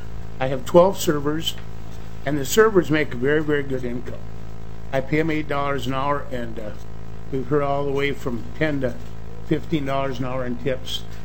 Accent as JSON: {"language": "English", "town": "Clearwater", "region": "Minnesota", "country": "United States", "said": "I'm from Clearwater, Minnesota. If anybody knows where that is, I'm 94."}